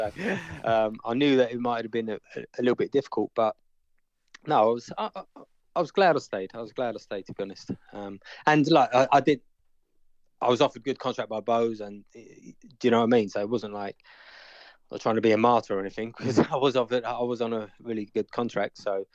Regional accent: England, United Kingdom; I was from England, wasn't I?

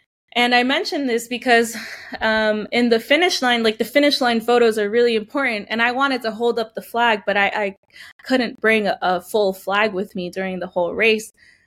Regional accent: Bronx, New York, United States; The Bronx is great. I love the Bronx. I'm also from the Bronx. So just being in that borough is like beautiful.

